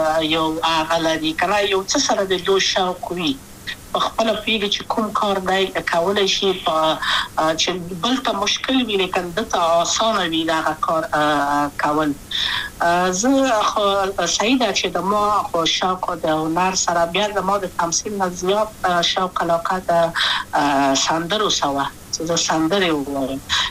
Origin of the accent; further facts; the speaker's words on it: Kabul, Afghanistan; also born or lived in Wardak; زه خو اصلا د وردګو ولایت یم، د پلار مې د وردګو ولایت ته خلیګان سره کېدلې، د کابل په تخته پل سیمه کې یم او لویا شویم کابل کې یم.